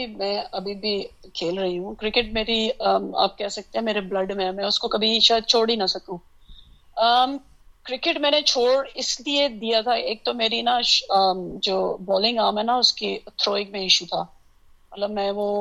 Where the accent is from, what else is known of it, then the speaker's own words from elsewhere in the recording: Abbottabad, Khyber Pakhtunkhwa, Pakistan; میں آپ کو پتا ہے ایبٹ آباد میں، وہاں پہ میں، میرا بچپن گزرا ہے، میں نے اپنی وہاں ایجوکیشن کمپلیٹ کیا ہے